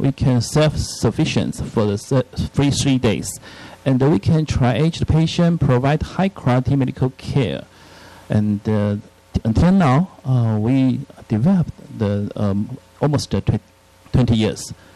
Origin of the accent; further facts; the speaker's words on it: Taiwan; English is a second language; from Taiwan.